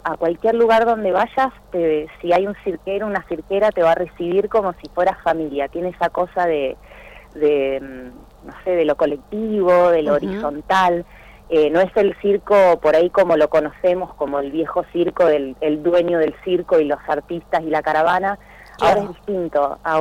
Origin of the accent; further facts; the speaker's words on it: Comodoro Rivadavia, Chubut, Argentina; yo soy de Comodoro Rivadavia, pero en este momento estoy en Tierra del Fuego, en Río Grande